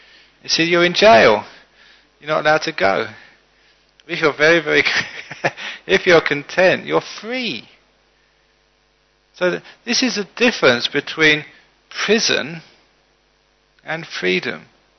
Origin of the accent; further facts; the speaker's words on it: London, United Kingdom; when I was growing up in London